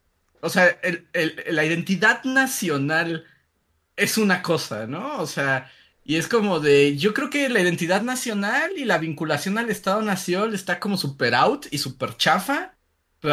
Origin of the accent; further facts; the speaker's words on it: Mexico; Pero claramente sí soy mexicano, ¿no? O sea, sí tengo una identidad cultural con México.